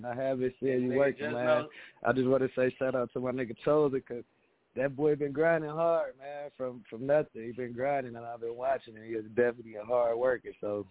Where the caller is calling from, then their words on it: Minneapolis, Minnesota, United States; from Minneapolis, Minnesota, and I do rap.